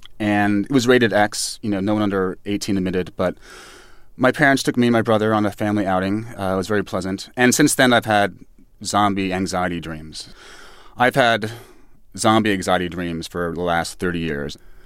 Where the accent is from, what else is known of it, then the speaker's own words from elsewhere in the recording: Manhattan, New York, United States; It was a great time. I mean, that was my introduction to chicken on skewers, finger food.